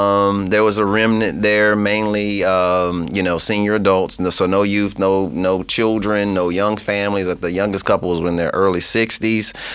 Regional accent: Clearwater, Florida, United States; Originally from Clearwater, Florida.

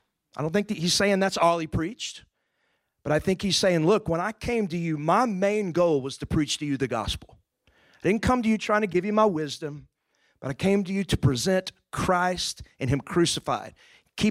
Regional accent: Texas, United States; I grew up in East Texas. I'm kind of a country boy.

